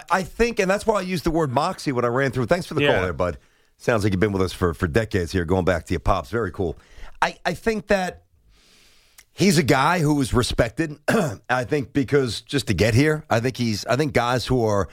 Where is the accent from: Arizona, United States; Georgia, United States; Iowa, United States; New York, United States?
New York, United States; Brooklyn; I'm from Brooklyn. I went to high school in Manhattan, as diverse as it gets every day.